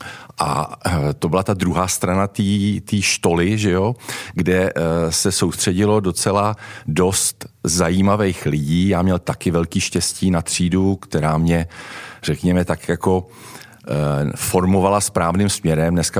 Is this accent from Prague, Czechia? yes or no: yes; Prague, Czechia; Jsem rodilej Pražák, hlásím se k tomu. Konkrétně jsem se narodil teda ve Vršovicích, a což teda je známá fotbalová čtvrť.